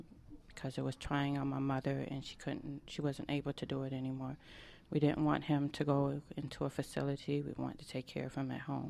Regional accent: New York City, New York, United States; I'm from New York City. Queens.

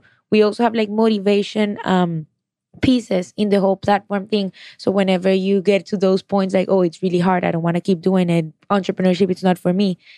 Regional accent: Colombia; And then in other schools in my city, because I'm from Colombia.

